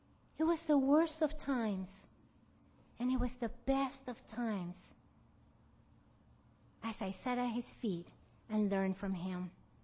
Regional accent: Lima, Peru; When I was growing up in Lima, Peru, my home always resounded with classical music

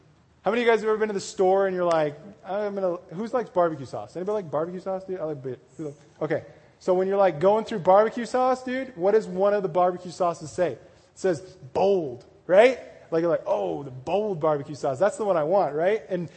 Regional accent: Denver, Colorado, United States; And I'm from Denver and they have like the biggest one in the world there.

